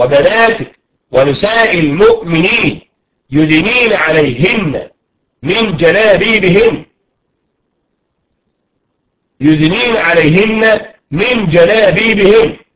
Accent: Egypt; بعد رجوع النت بعد المظاهرات التي حدثت عندنا في مصر

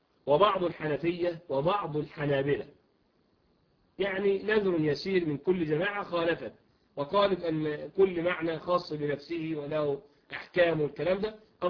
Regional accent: Egypt; كمثلا الجماعة الذين عندنا في مصر اللي هو الجندي المتطوع. جندي متطوع عندنا يعني تطوع أن يكون جنديا ثابتا في الجيش

